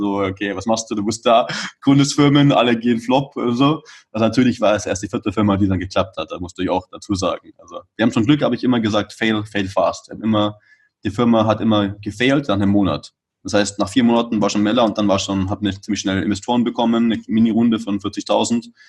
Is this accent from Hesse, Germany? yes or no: no; Munich, Bavaria, Germany; moved away as an adult; now in Barcelona, Spain; ich komme aus München und war eben gerade in München wegen Quarantäne. Wohne aber eigentlich in Barcelona. Also für mich wohne ich jetzt schon seit 12 Jahren nicht mehr in Deutschland